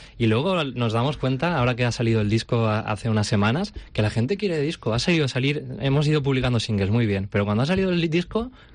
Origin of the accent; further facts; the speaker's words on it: Valencian Community, Spain; venimos de distintos lugares de la Comunidad Valenciana